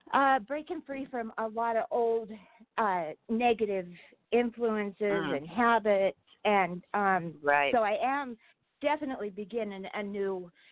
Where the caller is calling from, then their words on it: Wyoming, United States; I am calling from Wyoming.